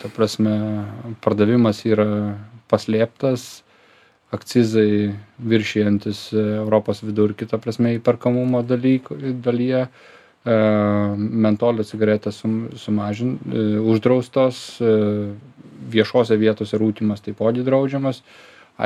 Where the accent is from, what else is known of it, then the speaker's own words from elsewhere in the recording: Klaipėda, Klaipėda County, Lithuania; Kai aš nuvažiuoju kaip klaipėdietis į Klaipėdos paplūdimį